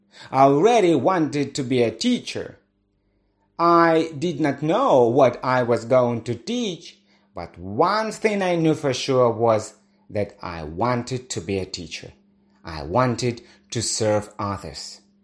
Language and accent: English; Russia; English is a second language; I was born in Russia and I grew up in Russia. I myself learned English as a second language.